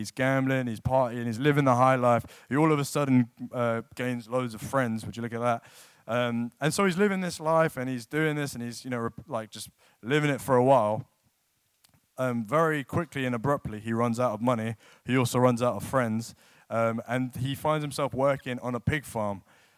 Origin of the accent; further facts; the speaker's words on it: New Malden, London, United Kingdom; I'm from London. For those of you who don't know me that well, lived in London my whole life, grew up in New Malden, literally like 10 minutes down the road. Went to Tiffin Boys School.